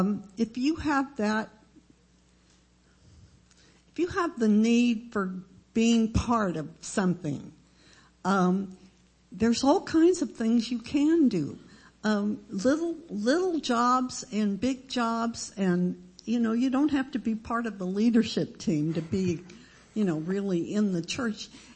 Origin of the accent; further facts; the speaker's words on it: San Francisco, California, United States; I was raised in the Covenant Church in San Francisco.